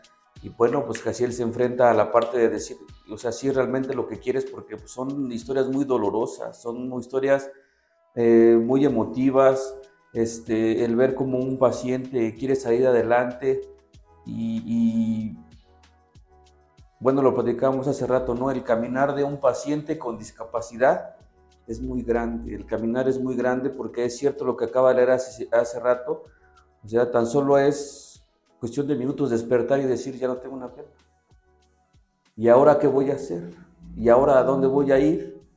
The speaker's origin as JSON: {"language": "Spanish", "region": "Hidalgo", "country": "Mexico", "said": "soy orgullosamente hidalguense y lo quiero recalcar porque he podido llevar a mi estado a muchos lugares y he podido presumir de mi estado en muchos lugares"}